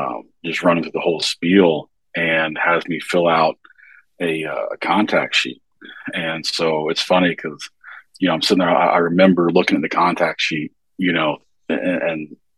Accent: Indiana, United States; So I grew up in Indiana, born and raised.

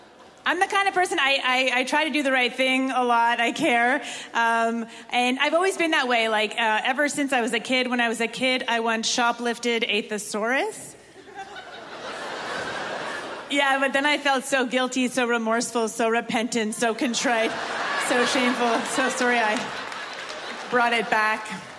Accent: Montreal, Quebec, Canada; now in New York, United States; I'm from Montreal. I'm from one of those Anglo families.

